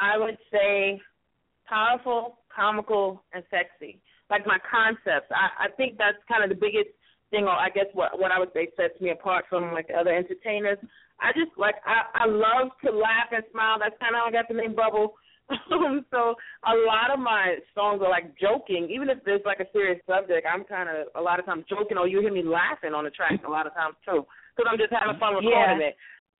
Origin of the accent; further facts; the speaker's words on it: Brooklyn, New York, United States; now in Charlotte, United States; I'm from Brooklyn, New York. Shout out to Fort Greene. And I am right now currently in Charlotte, North Carolina.